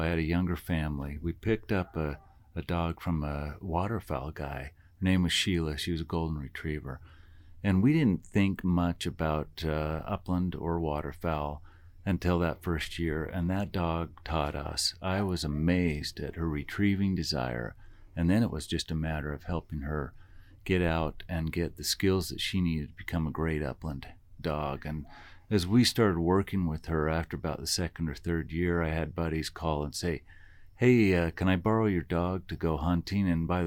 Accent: Utah, United States; I grew up here in Cache Valley, lived here most of my life. So I'm very familiar with the area

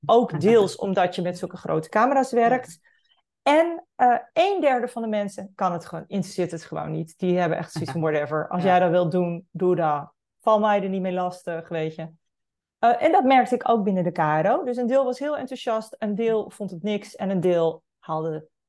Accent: Friesland, Netherlands; Ik ben Friesin. Ik ben opgegroeid op een melkveehouderbedrijf.

